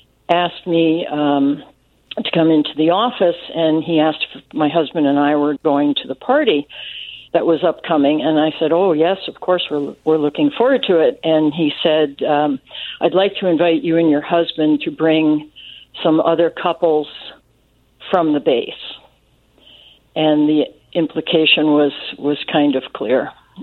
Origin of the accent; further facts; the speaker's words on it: New Jersey, United States; also born or lived in New York; I was born and raised in New Jersey, went to college in New York.